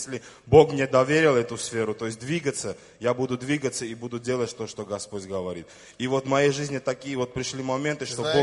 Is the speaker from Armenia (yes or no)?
yes; Armenia; Ну, я армянин, для меня как-то, вот знаете, как армяне, гордый народ такой.